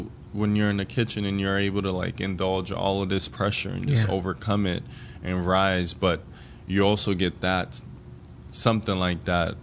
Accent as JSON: {"language": "English", "country": "Côte d’Ivoire", "said": "I think it just goes back to just being from the Ivory Coast and just like constantly enjoying fresh, the freshest of the fresh"}